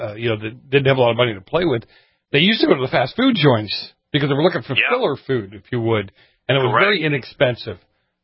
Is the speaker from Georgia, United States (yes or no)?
no; Boston, Massachusetts, United States; And I grew up in Boston back in the 70s. I mean, in the city of Boston, and we still had bakeries, on every corner.